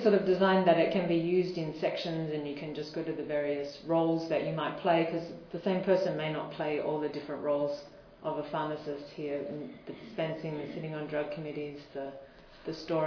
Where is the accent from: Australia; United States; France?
Australia; because I'm Australian, we gave it to a few of our young Australian pharmacist volunteers working in the Pacific